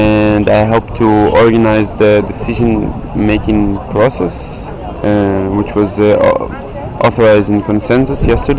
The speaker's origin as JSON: {"language": "English", "town": "Jerusalem", "region": "Jerusalem District", "country": "Israel", "said": "I come from Jerusalem."}